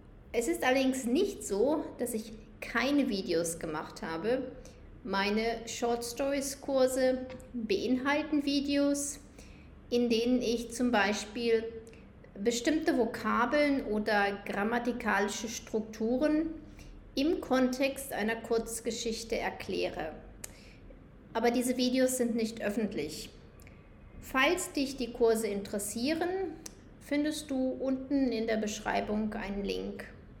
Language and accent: German; Germany; accent: German; Mein Englisch ist nicht perfekt und meinen deutschen Akzent werde ich nie verlieren, aber es ist keine Sprache, die ich noch aktiv lerne.